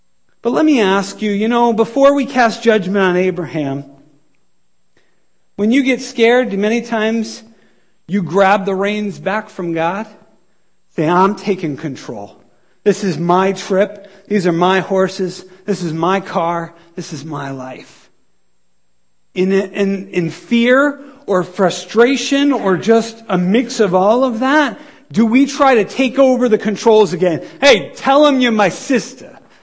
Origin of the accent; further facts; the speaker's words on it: Ireland; But as an Irish person, what sticks out to me is the pride of the Irish.